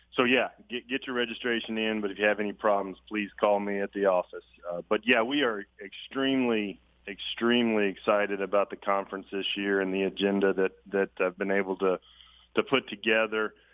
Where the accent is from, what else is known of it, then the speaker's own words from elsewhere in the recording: Louisiana, United States; who I, as a kid growing up in Louisiana, certainly worshiped. You know, just remembering his stable at Louisiana Downs when I was growing up